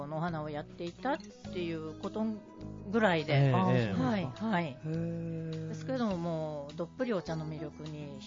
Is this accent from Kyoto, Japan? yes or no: no; Fukuoka, Japan; はい、九州の福岡県ですけ